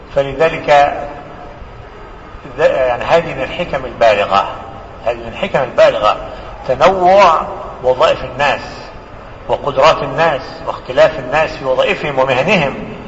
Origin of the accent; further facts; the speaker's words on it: Egypt; بل عندنا في مصر بلد المطابع